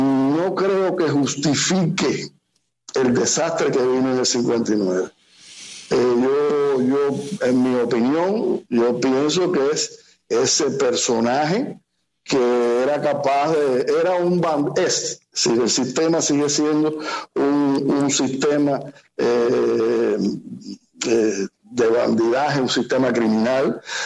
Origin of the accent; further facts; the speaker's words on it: Cuba; moved away; Yo aprendí música después que me fui de Cuba. Que los dominicanos me preguntaban, pero tú no conoces a … tú no conoces a … tú no conoces